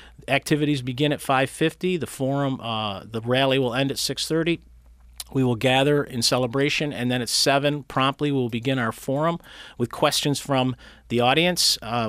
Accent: East Rochester, New York, United States; I grew up in East Rochester, so I know the lay of the land very well there and live there now.

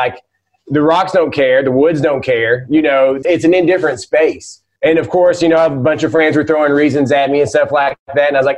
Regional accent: the South, United States; accent: southern; I can go knock on anybody's door with my southern accent and hoobity hoo and just be like, hey, y'all, I'm broke down.

